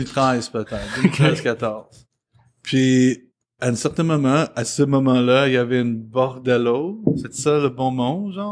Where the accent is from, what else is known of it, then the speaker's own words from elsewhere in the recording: Hamilton, Ontario, Canada; also born or lived in Burlington; Moi, je disais que j'ai agrandi à Hamilton et Burlington, Ontario